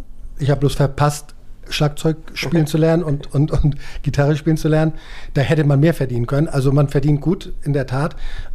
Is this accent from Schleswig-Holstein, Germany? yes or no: yes; Main, Schleswig-Holstein, Germany; born there; ich bin 1965 in Main gezeugt und geboren worden. Main liegt bei Flensburg, ist ein kleiner Ort.